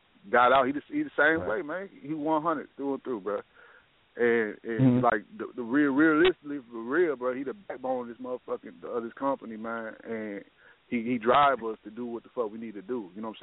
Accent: Minnesota, United States; You know, I'm from, born and raised in Minnesota, Northside, 1411 Penn, 1211 Penn, North Common Park.

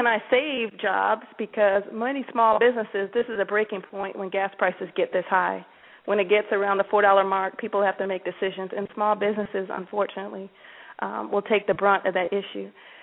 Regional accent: Buffalo, New York, United States; I'm originally from Buffalo, New York, and I am a mom to three young children under nine.

